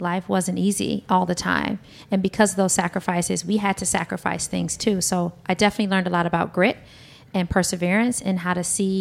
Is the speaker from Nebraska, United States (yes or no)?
no; Detroit, Michigan, United States; You know, growing up in Detroit was fun. It was community, it was life, it was my childhood.